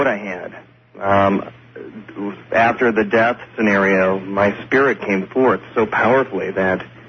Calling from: Vancouver, Washington, United States; I'm calling from Vancouver, Washington.

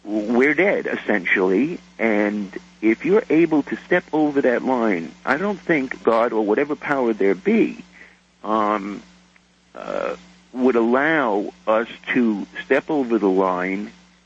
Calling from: Canada; Hello. I'm calling from Canada

